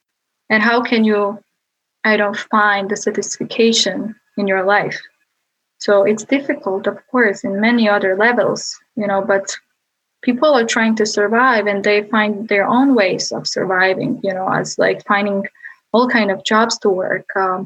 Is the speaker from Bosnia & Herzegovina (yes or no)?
yes; Bosnia & Herzegovina; now in United States; I've been living in the US for how many years? Like 4 years. And then I grew up in Bosnia and Balkans, but I would travel a lot to Europe and work.